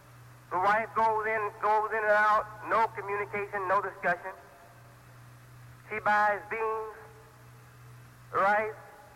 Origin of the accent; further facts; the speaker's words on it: Chicago, Illinois, United States; also born or lived in Detroit; I'm an American, I was born here. I wasn't born on the moon, I was born here. Born in Detroit, Michigan, raised up from a little child, less than 1 year old, in Chicago. Been in Chicago for 43 years almost.